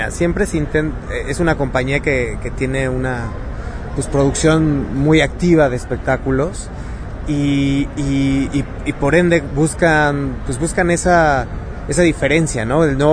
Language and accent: Spanish; Mexico; creo que está muy interesante como mexicano, ver cómo nos representa una compañía de esta magnitud